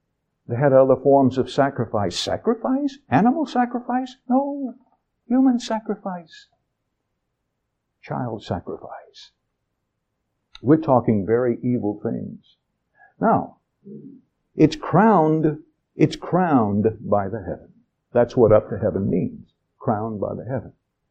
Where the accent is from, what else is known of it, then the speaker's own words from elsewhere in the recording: Spray, North Carolina, United States; Remember, I'm from Spray, North Carolina, with an English teacher who was from the pre-Civil War days